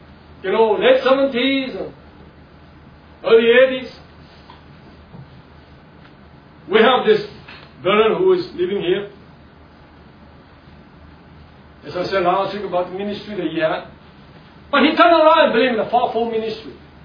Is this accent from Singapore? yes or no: yes; Singapore; Now here we are, okay, I'm a Singaporean.